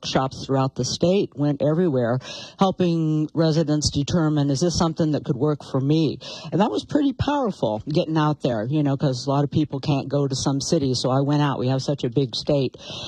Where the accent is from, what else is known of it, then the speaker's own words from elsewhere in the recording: Indiana, United States; now in Montana, United States; And Brad and I are both discovered we're both from Indiana.